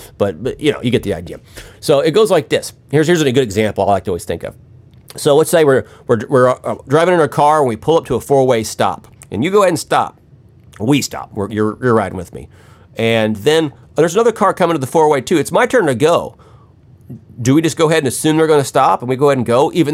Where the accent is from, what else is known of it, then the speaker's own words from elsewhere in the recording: Missouri, United States; I I'm from Missouri, so we have a different take on it.